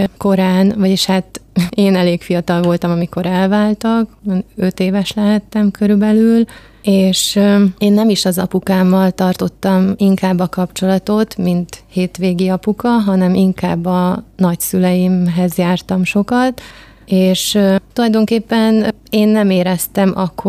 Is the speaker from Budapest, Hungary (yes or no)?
no; Kiskunhalas, Bács-Kiskun, Hungary; also born or lived in Kisszállás; Én Kiskunhalason születtem, viszont az én nagyszüleim Kisszálláson laktak, és én oda jártam óvodába, majd általános iskolát már itt Kiskunhalason végeztem